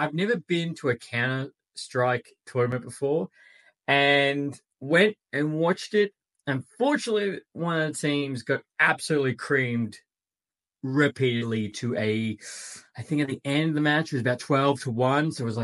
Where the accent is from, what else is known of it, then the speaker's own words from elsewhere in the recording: Melbourne, Victoria, Australia; the brand new DreamHack convention that happened this weekend in Melbourne, my hometown.